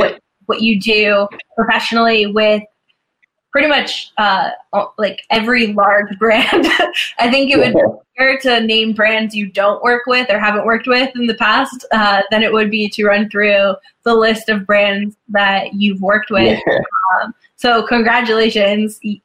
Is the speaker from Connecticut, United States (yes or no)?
yes; Connecticut, United States; So I'm from Connecticut, so like UConn Huskies